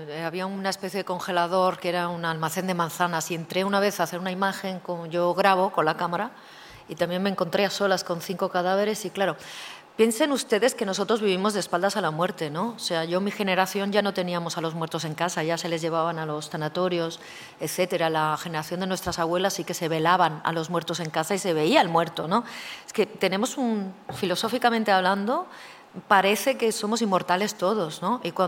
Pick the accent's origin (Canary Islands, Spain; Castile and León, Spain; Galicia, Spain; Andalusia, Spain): Andalusia, Spain; como en mi tierra, como en Andalucía, que nosotros lo hacemos para las bodas